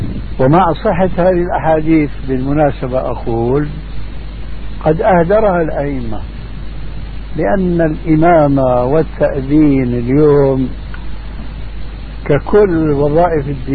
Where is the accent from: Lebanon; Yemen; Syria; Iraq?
Syria; moved away